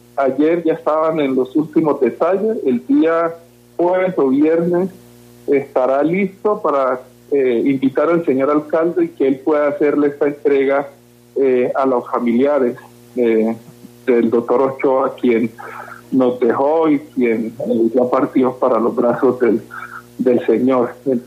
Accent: Chocó, Colombia; born there; Yo nací en un río, en el Chocó, en un río que se llama Bebará. Allá nací en un universo de una familia muy grande. Nosotros fuimos 43 hermanas

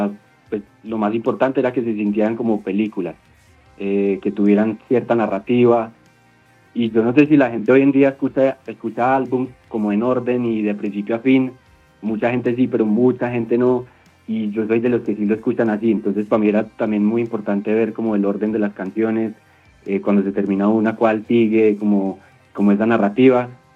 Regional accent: Manizales, Caldas, Colombia; Yo cuando venía a Manizales, yo soy de Manizales, cuando venía a vacaciones

